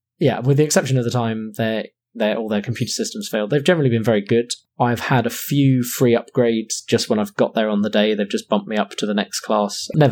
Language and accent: English; England, United Kingdom; One of the fortunate things about being English is that luckily a lot of people want to speak our language, which makes travel a lot easier.